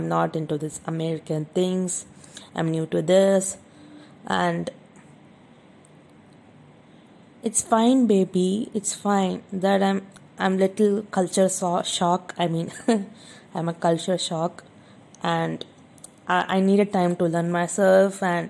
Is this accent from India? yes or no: yes; India; now in United States; Like, I'm just an Indian woman that be shy, and I'm sorry.